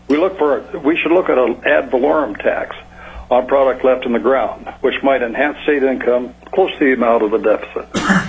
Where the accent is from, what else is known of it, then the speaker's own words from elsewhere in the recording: Kodiak, Alaska, United States; I'm from Kodiak.